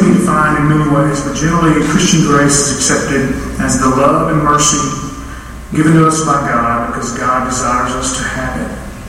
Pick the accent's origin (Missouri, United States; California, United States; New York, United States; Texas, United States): Texas, United States; Palestine; moving back to Texas, and so I scheduled my baptism for a church in my hometown of Palestine